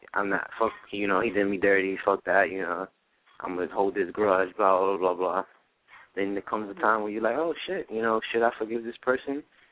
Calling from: Brooklyn, New York, United States; I'm from Brooklyn.

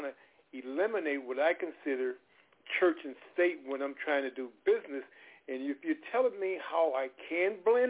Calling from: Florida, United States; I'm calling from Florida, where I am right now.

